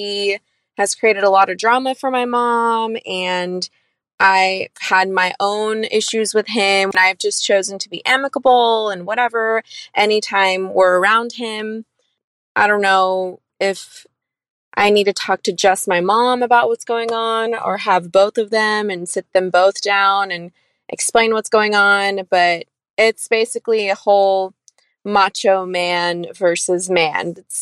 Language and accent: English; Dallas, Texas, United States; I am 26 years old. I'm from Dallas, Texas.